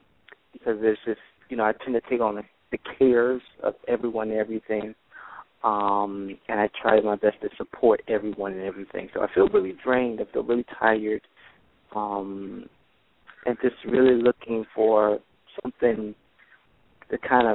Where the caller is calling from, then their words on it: Florida, United States; I'm calling from Florida.